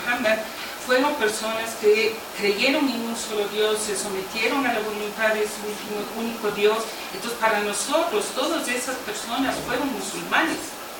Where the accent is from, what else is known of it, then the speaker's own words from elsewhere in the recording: Quito, Pichincha, Ecuador; born there; mi madre ecuatoriana, católica, nací aquí en Quito y soy casada con el imán de nuestra mezquita, ecuatoriano.